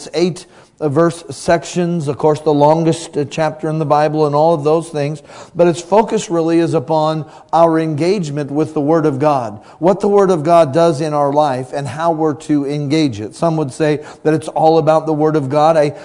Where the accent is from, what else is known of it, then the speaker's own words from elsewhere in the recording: Montana, United States; And of course, born and raised in Montana, I thought they had to do with temperature at first, but they don't.